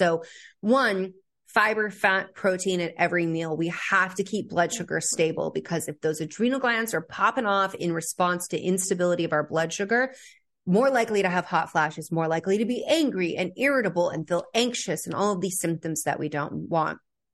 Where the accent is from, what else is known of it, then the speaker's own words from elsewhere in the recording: California, United States; I grew up in California. I'm like, somebody should have like definitely kept me out of the sun more.